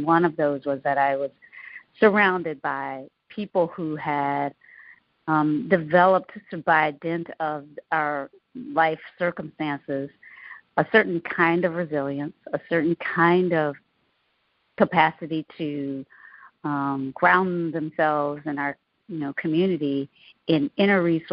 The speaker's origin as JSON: {"language": "English", "region": "the South", "country": "United States", "tie": "born or raised there", "said": "I grew up in the South, in the United, in the Southern United States. Was born in 1967"}